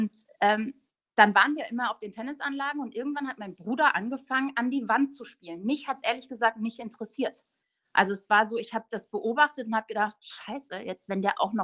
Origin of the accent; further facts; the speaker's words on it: Hamburg, Germany; born there; 1975 geboren. Ich bin die älteste von 3 Kindern. Meine Eltern sind Österreicher, Grazer. Und ich bin in Hamburg aber geboren.